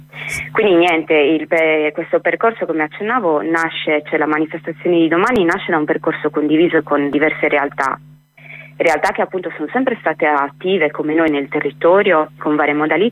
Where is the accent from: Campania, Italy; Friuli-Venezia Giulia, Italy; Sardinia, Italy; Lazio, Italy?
Sardinia, Italy; noi come sardi e sarde insomma non possiamo non tenere in conto che la Sardegna è un territorio direttamente coinvolto